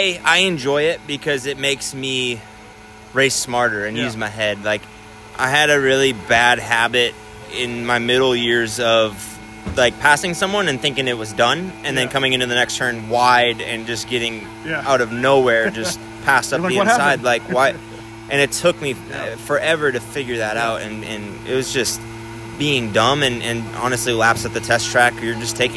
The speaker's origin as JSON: {"language": "English", "region": "Minnesota", "country": "United States", "tie": "born or raised there", "said": "I grew up in Minnesota"}